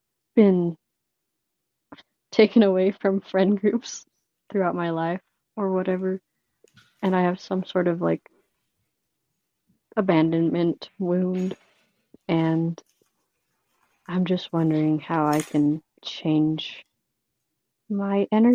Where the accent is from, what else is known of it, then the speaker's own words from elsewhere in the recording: Burley, Idaho, United States; from Burley, Idaho.